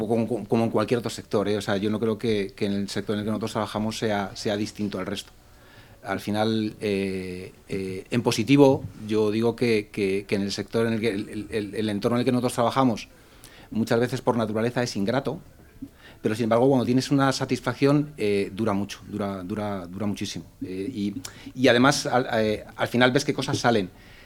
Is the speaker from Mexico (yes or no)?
no; Madrid, Community of Madrid, Spain; moved away as an adult; now in Valencia, Spain; Yo soy un madrileño que se vino a Valencia hace 6 años. Me considero valenciano de adopción.